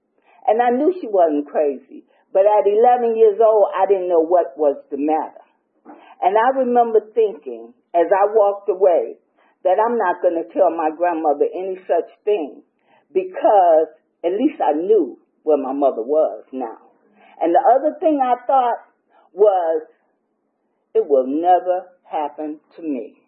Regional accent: Chicago, Illinois, United States; born there; I was born in Chicago. And both my mother and my father were alcoholics.

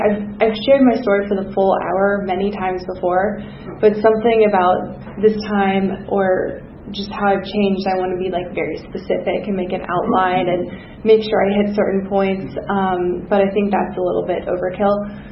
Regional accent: Atlanta, Georgia, United States; So I'm actually from Atlanta, in the city of Atlanta. I grew up in Buckhead, and my dad is a successful business executive at a company headquartered here in Atlanta. I grew up on West Paces Ferry.

